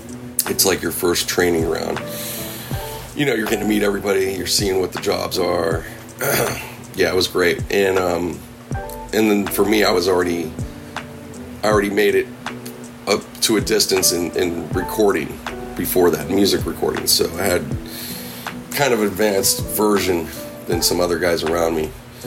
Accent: Pittsburgh, Pennsylvania, United States; So, being I grew up in Pittsburgh, which was definitely a lower cost place versus, you know, but not as low as like the neighbors like Ohio and West Virginia.

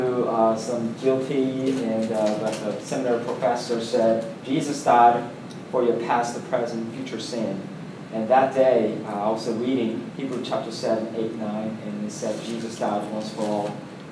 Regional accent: South Korea; moved away as an adult; now in United States; I am originally from South Korea about 16 years ago with my family, with my wife and my 8-month-old daughter.

